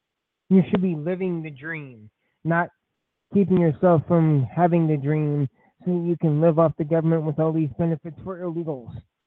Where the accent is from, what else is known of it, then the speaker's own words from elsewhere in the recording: Indiana, United States; I mean, I'm from Indiana, and there's a place that's near and dear to my heart, Deer Creek Music Center.